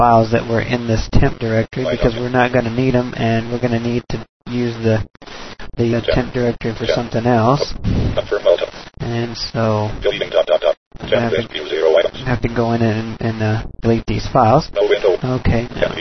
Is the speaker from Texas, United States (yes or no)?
yes; Amarillo, Texas, United States; I'm from Amarillo, Texas, and this is my first review for Main Menu.